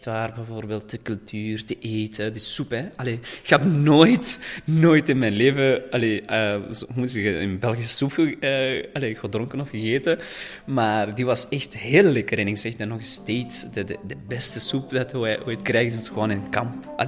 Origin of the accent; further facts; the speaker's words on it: Afghanistan; Dutch is a second language; moved away; ik kom uit Afghanistan. Ik moet 6,5 jaar geleden moeten vluchten van Afghanistan naar hier.